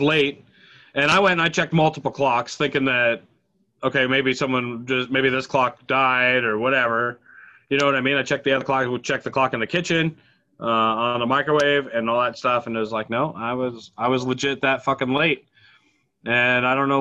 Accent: Omaha, Nebraska, United States; now in Phoenix, United States; A small town, Nebraska boy. I moved from Omaha, Nebraska to Phoenix, Arizona to the big city.

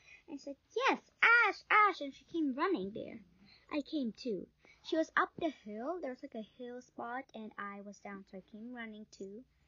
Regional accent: South India, India; Where are you from? And I was like, South India.

